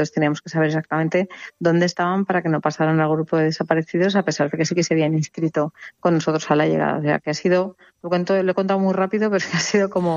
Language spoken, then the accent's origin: Spanish; Valencia, Valencian Community, Spain; lo más parecido a lo que hemos vivido aquí en Valencia, yo soy de Valencia